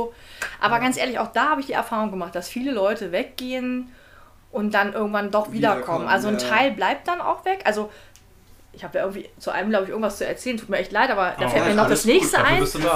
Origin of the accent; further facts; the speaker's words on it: Braunschweig, Lower Saxony, Germany; also born or lived in Salzdahlum / Schöppenstedt; ich bin gebürtige Braunschweigerin, habe ein paar Jahre dann, 10 Jahre dort verbracht und bin dann meinen Eltern nach Salzdahlem im Landkreis und von da aus dann nochmal nach Schöppenstedt ein paar Jahre.